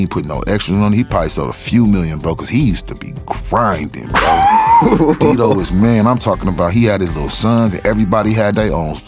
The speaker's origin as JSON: {"language": "English", "town": "San Diego", "region": "California", "country": "United States", "tie": "born or raised there", "said": "I grew up in Southeast San Diego, District 4, to be exact."}